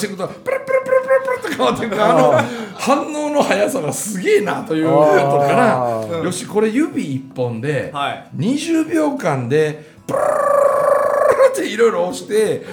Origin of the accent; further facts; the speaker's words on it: Osugidani, Mie, Japan; その偉そうなことを俺言うんやけど、僕の生まれ育った大杉谷には、